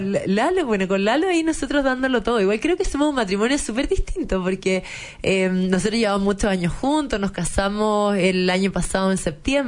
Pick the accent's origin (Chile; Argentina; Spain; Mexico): Chile